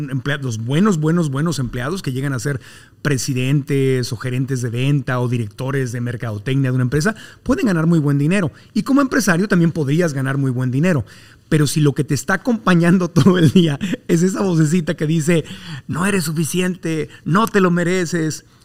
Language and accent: Spanish; Tijuana, Baja California, Mexico; now in Monterrey, Mexico; la relación que tiene un tijuanense como yo, en el mundo en que yo nací, en Tijuana, con el dinero